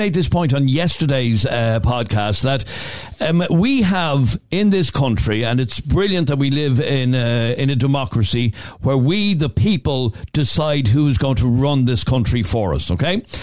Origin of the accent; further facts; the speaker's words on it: Ireland; We know we're Irish. We know we live in Ireland. We know this is the Republic of Ireland.